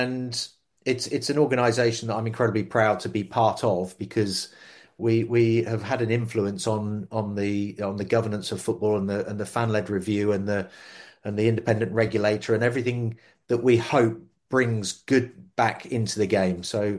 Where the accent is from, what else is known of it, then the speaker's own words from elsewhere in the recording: Harrogate, Yorkshire and the Humber, United Kingdom; Harrogate's my hometown. I'd love to be there at Harrogate.